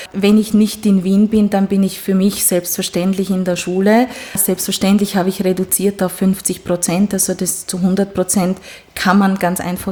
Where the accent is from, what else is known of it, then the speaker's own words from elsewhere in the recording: Romania; first language Hungarian; German is a second language; Ja, ich bin gebürtige Ungarin, das heißt, meine Muttersprache ist auch Ungarisch und meine Vorfahren sind im Grunde zum Großteil Ungarn, beziehungsweise auch Sachsen und Schwaben.